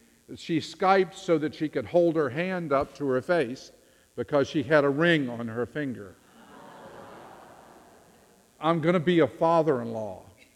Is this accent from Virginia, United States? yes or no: yes; Virginia, United States; I am not a Californian, if you didn't know. I'm from Virginia.